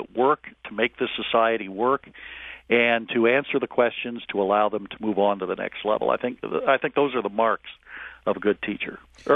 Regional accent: Lincoln, Nebraska, United States; Well, I grew up in Lincoln, Nebraska, and was interested in history at an early age

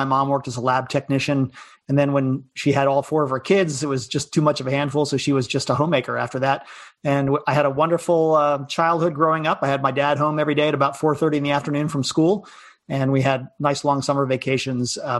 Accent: Baltimore, Maryland, United States; Sure. I grew up in Baltimore, Maryland, all the way till I went to college

